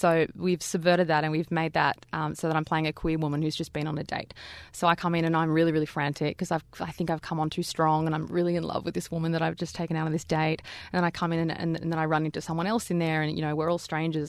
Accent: Melbourne, Victoria, Australia; I'm from Melbourne originally

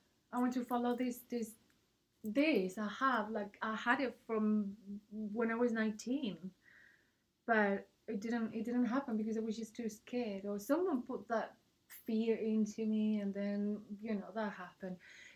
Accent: Australia; I'm Australian. But I didn't finish high school here

